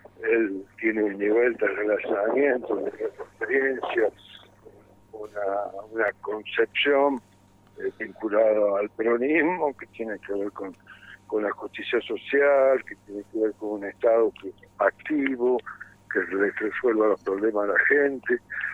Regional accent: Jáchal, San Juan, Argentina; Yo soy de Hachal y sabemos que es un pueblo que realmente tiene una historia y un destino de mucha grandeza

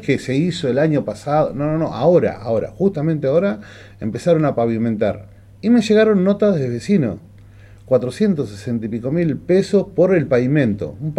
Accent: Viedma, Río Negro, Argentina; also born or lived in Buenos Aires; volví a trabajar a mi ciudad natal, a quedarme acá. Yo soy un bicho de acá, de Viedma.

